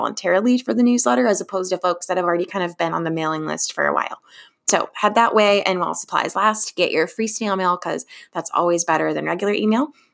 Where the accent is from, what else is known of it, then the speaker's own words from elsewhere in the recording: Michigan, United States; I have a personal bias because I'm also from the Midwest and from the Metro Detroit area.